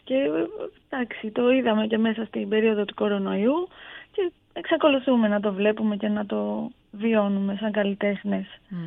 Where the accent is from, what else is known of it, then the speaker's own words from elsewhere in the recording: Greece; Είμαι Ελληνίδα, είμαι πόντια.